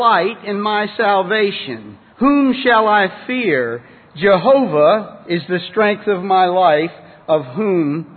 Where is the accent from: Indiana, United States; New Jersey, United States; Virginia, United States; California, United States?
Virginia, United States; Richmond; from Richmond, Virginia.